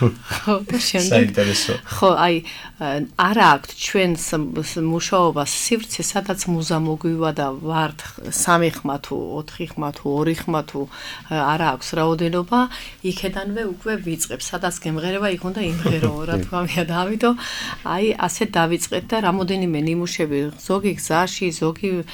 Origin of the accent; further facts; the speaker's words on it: Adjara, Georgia; ზემო აჭარის ფოლკლორს რაც შეეხება, ამ ყოფა ცხოვრებაში გავიზარდე მე თვითონ ამ ფოლკლორის წიაღში, რო ვთქვათ, ჩემი ოჯახი არის მუსიკალური ოჯახი, დედა ჩემი არის ეთნოფორი.